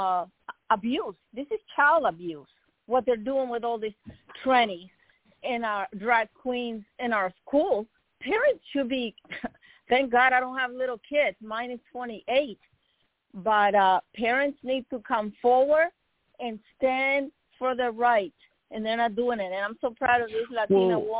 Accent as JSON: {"language": "English", "country": "Nicaragua", "said": "I'm from Nicaragua, and that's what we teach our kids."}